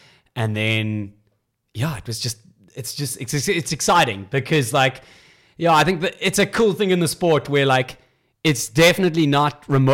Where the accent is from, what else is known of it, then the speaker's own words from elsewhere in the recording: South Africa; we obviously know the other team well, being South African.